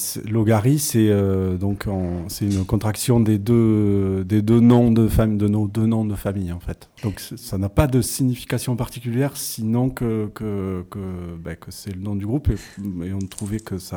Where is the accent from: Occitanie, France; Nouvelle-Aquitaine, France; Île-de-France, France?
Occitanie, France; Moi je suis originaire d'Ariège